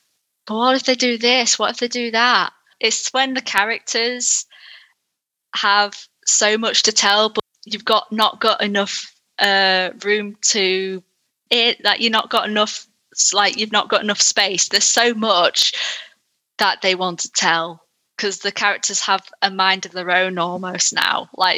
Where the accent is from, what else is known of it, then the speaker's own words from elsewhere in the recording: Yorkshire and the Humber, United Kingdom; accent: northern; because I'm from Yorkshire, like I have friends down south